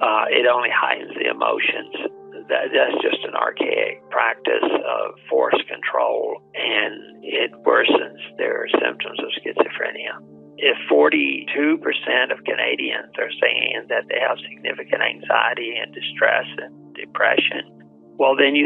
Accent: the South, United States; accent: southern; My southern accent's not helping me much.

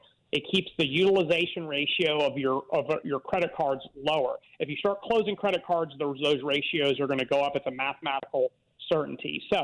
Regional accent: Atlanta, Georgia, United States; I get it. I'm from Atlanta. I get it.

